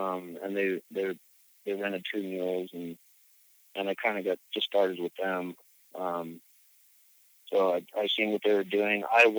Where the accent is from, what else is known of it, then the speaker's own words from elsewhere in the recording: Wilder, Idaho, United States; Yeah, I was born and raised here in Idaho, in a small town just west of Boise called Wilder. It's a farming community. I grew up in a big family.